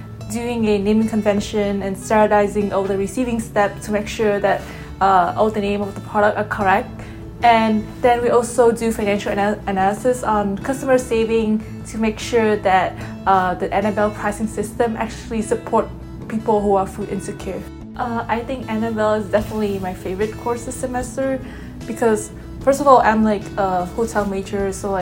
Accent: Vietnam; English is a second language; now in United States; I'm from Vietnam and I'm a freshman

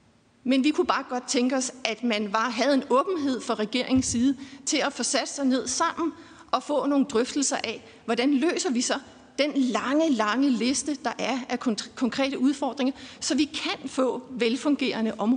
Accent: Aarhus, Central Denmark Region, Denmark; i Aarhus, hvor jeg kommer fra, hvor vi er udfordret med det

